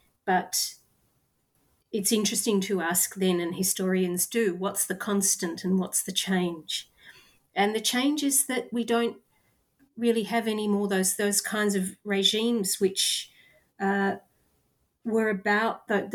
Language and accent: English; Australia; I'm Australian but of European background, and my mother was actually born in Belgium, and I grew up, therefore, reading Tintin and Asterix.